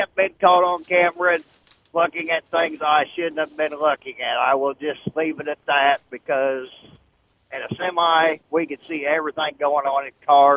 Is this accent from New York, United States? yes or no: no; Illinois, United States; I am from Central Illinois.